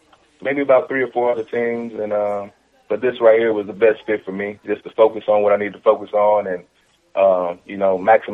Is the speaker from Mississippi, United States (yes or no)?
yes; Goshen, Mississippi, United States; I'm originally from Goshen, Mississippi, an hour and 45 minutes away